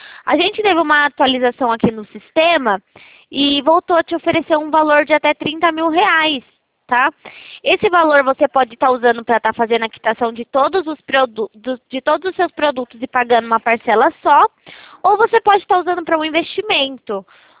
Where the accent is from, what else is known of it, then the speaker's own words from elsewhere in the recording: Itatiba, São Paulo, Brazil; Eu sou de Itatiba.